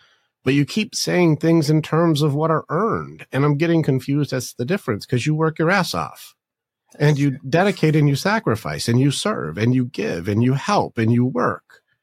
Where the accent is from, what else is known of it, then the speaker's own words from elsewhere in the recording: Detroit, Michigan, United States; I call it growing up in Sparta. There was a lot of conflict, a lot of physical battles, a lot of very hard things, a lot of poverty. We were there when all of the Motor City, when all of the car companies left